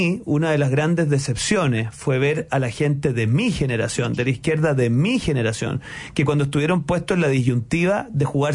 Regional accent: Chile; Y para nosotros como derecha chilena

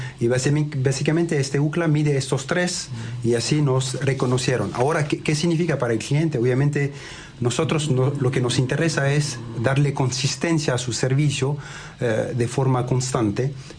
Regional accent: France; Spanish is a second language; also born or lived in Lebanon; now in Chile; Sí, nací en el Líbano, crecí en Francia y, como le decía, yo viajé en varios países de Latinoamérica.

